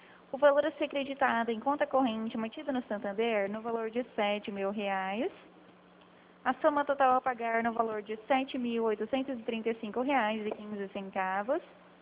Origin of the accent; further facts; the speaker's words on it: São Paulo, Brazil; eu sou do estado de São Paulo